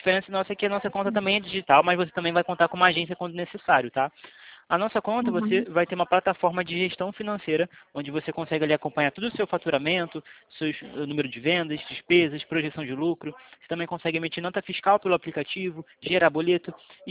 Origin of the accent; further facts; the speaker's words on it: Rio de Janeiro, Brazil; eu sou do Rio